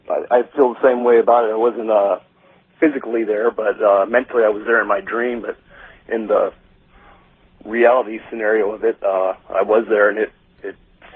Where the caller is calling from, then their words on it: San Francisco, California, United States; San Francisco.